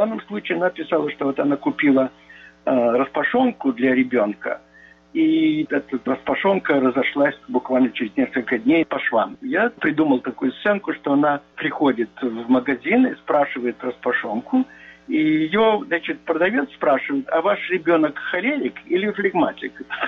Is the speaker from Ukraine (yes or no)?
yes; Odesa, Odesa Oblast, Ukraine; Но поскольку я родился и вырос в Одессе, это как бы было частью настроение в Одессе.